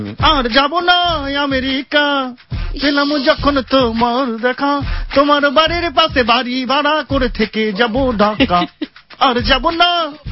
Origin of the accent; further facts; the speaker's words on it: Bangladesh; আমি বাংলাদেশের পোলা আগুনের গোলা